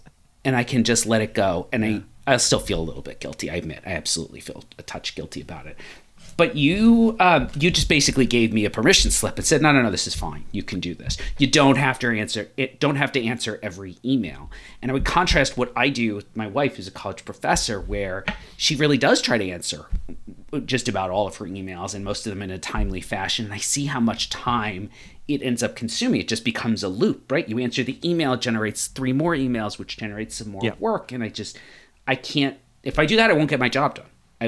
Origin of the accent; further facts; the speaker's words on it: United States; a lot of the major sports I grew up with here in the United States